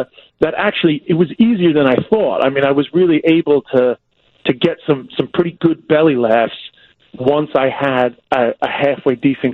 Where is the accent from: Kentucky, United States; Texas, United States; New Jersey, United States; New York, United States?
New York, United States; Flushing; I'm from Flushing, Queens. I mean, that doesn't mean anything to the Chicago listeners, but it's completely Chinese nowadays, and okay. I had sort of watched that happen in my lifetime.